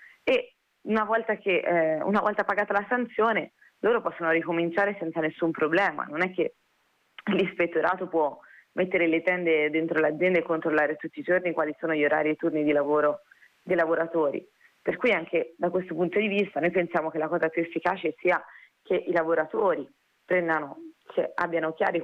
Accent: Florence, Tuscany, Italy; noi sostanzialmente a Prato non ci abitiamo, noi, io e Luca, siamo di Firenze

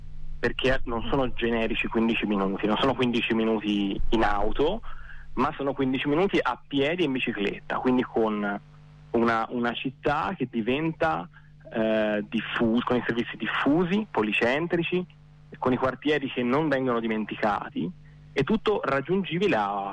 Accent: Prato, Tuscany, Italy; Noi siamo di Prato e questa cosa è evidente

